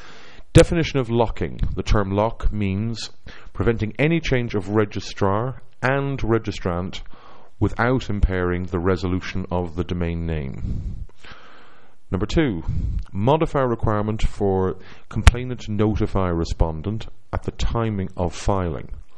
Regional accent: Ireland; accent: Irish; If I'm speaking far too quickly with my charming Irish accent and you can't understand a word I'm saying, please do let me know.

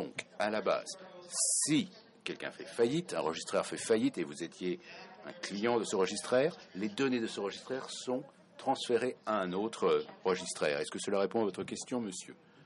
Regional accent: Argentina; je suis boursière d'Argentine, en Amérique latine, vous m'entendez?

